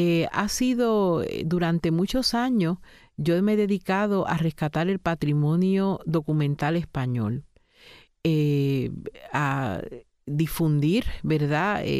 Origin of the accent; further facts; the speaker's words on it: Puerto Rico; yo vengo de Puerto Rico.